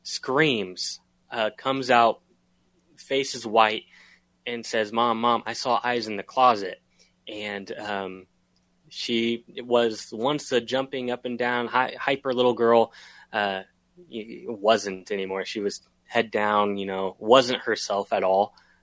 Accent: Houlton, Maine, United States; Yeah, I grew up in Houlton.

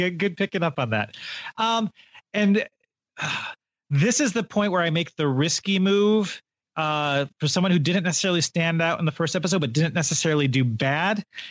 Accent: Chicago, Illinois, United States; I'm going to have to do my first pick of Joseph from Chicago, just because he's my hometown guy here.

